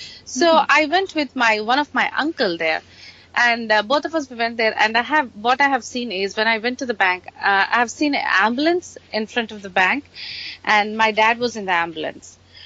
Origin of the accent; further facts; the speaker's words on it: Telangana, India; now in Cincinnati, United States; basically I'm from South India. I was born and raised in a city called close by Hyderabad, and my father he worked for military, and my mom was a teacher. I was grew up in a Christian family